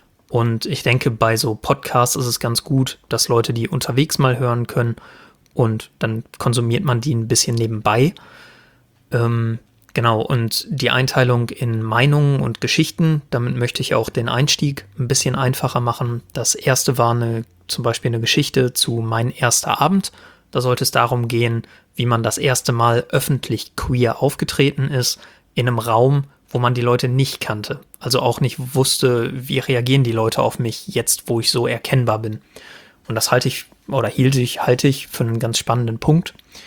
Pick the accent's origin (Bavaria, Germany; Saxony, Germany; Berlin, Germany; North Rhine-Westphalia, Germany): North Rhine-Westphalia, Germany; born there; Bei mir ist es Paderborn geworden. Ich komme gebürtig aus dem Sauerland.